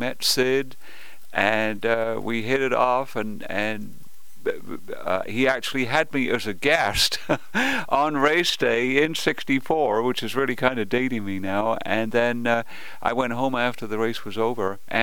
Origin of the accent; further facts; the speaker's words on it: England, United Kingdom; now in United States; I grew up in England, and I was always aware of motor racing.